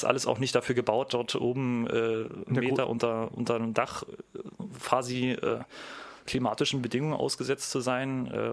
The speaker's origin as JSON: {"language": "German", "region": "Berlin", "country": "Germany", "said": "Also ich komme ja selber aus der Ecke Berlin-Nordost"}